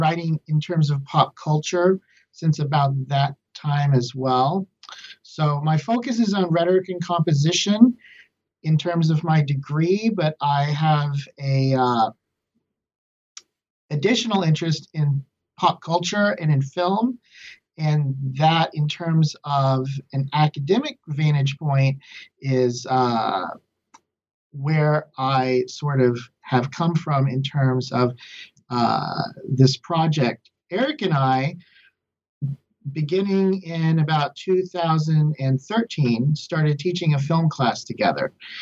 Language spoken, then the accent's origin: English; Lubbock, Texas, United States; I'm from Lubbock, Texas originally, and I received my bachelor's and master's in English from Texas Tech.